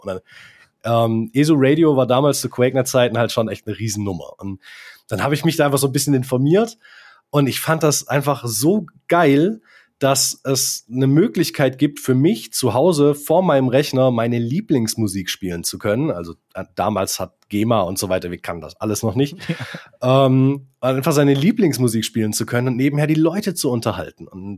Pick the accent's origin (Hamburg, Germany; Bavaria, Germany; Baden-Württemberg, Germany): Baden-Württemberg, Germany; ich komme aus Nähe Stuttgart, also ich bin gebürtiger Schwabe